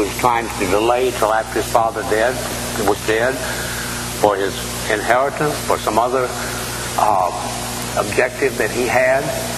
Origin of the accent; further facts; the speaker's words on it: Mississippi, United States; I grew up in Mississippi many years ago, and most of the small farmers plowed with a walk-behind plow being pulled by a mule.